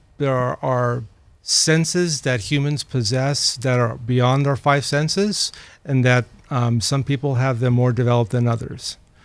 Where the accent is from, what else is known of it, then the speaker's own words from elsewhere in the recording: Los Angeles, California, United States; Los Angeles.